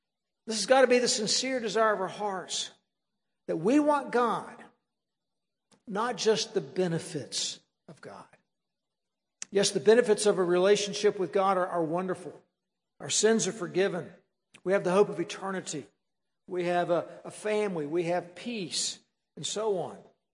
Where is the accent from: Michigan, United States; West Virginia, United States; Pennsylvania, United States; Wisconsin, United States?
West Virginia, United States; And I grew up in West Virginia, and riding a bicycle in West Virginia is two things.